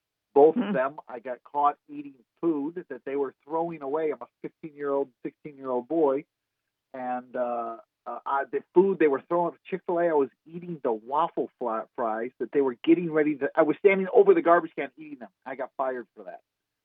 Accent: Midwest, United States; I grew up in the Midwest on a small farm.

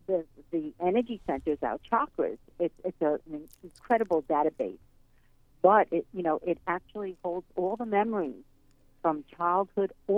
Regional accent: Brooklyn, New York, United States; I was born in Coney Island in Brooklyn, mm-hmm. and my grandma was a healer. And I, growing up with my grandma up until the age of 18

